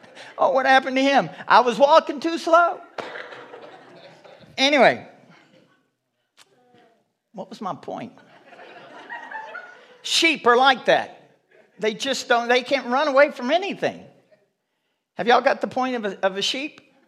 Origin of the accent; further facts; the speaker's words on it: Kentucky, United States; All of my years growing up in Kentucky, I didn't even know what a feedlot was, never smelled that.